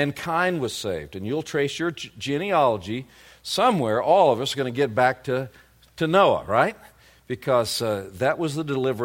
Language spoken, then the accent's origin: English; the South, United States; I am from the United States, but worse than that, I'm from the southern United States.